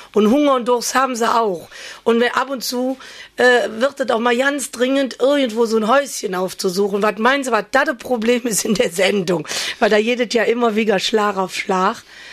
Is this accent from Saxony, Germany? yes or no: no; Cologne, North Rhine-Westphalia, Germany; Also wir sind auch richtige Kölsche